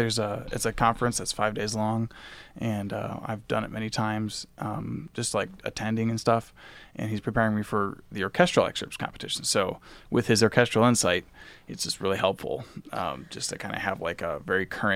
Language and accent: English; Rockford, Michigan, United States; Oh yeah, yeah. I grew up in Rockford, Michigan.